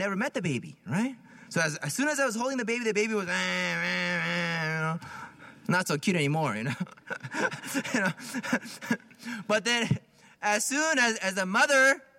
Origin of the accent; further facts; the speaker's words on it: Palo Alto, California, United States; growing up in Palo Alto, and I don't know. It seems like everybody's spoiled up there